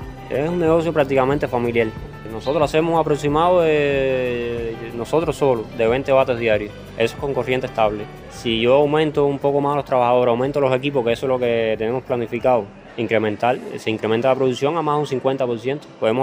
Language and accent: Spanish; Cuba; como buen cubano, empezamos a jugar pelotas